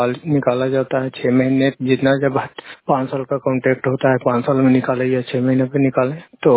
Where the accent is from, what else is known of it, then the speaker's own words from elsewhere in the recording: Salempur, Bihar, India; मैं नालंदा जिला के रहने वाला हूँ, गोरखपुर पंचायत का निवासी हूँ, सलेमपुर गाँव है।